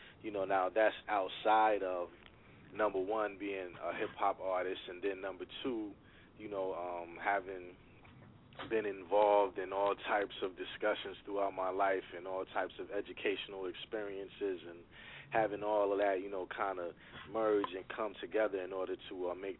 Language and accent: English; New Brunswick, New Jersey, United States; I'm from New Brunswick, New Jersey.